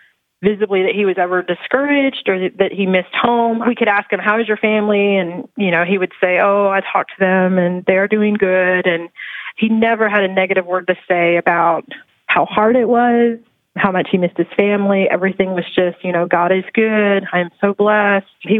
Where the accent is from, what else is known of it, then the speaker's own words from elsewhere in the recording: Alaska, United States; I'm from Alaska